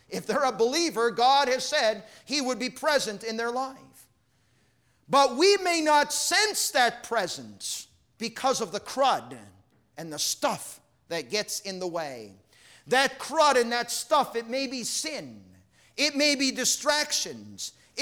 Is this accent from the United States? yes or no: yes; Wakefield, Michigan, United States; I'm from Wakefield, Michigan, in the Upper Peninsula of Michigan. Nobody farms up there. Too far up north, too cold, the winters are too long.